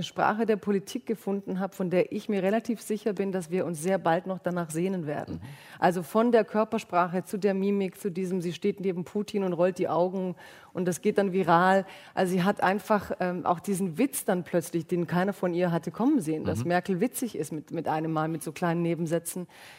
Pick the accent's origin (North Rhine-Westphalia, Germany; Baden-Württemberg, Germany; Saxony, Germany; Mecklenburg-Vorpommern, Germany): Baden-Württemberg, Germany; ich komme ja aus Baden-Württemberg